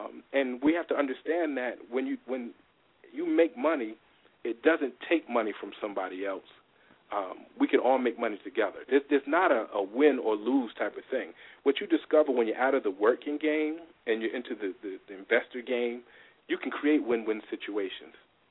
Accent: Brooklyn, New York, United States; Well, I mean, I grew up in East New York, Brooklyn, and I know people who know Brooklyn know that's probably the most economically depressed area in Brooklyn, if not in New York City.

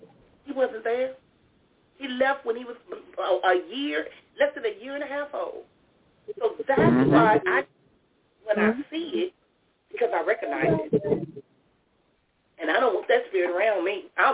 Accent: Compton, California, United States; I remember growing up in Compton, there was a neighborhood I knew nothing about.

